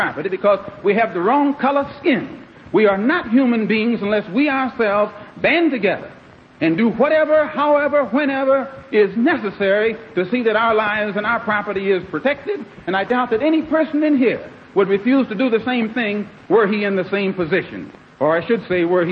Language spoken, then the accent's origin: English; United States; I have to point out I'm also an American Negro.